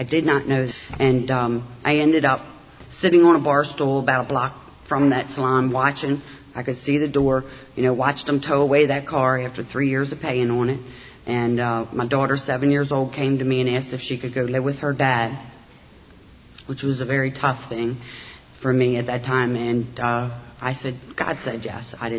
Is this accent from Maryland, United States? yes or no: yes; Baltimore, Maryland, United States; the people that I was raised around in South Baltimore, we never had anything.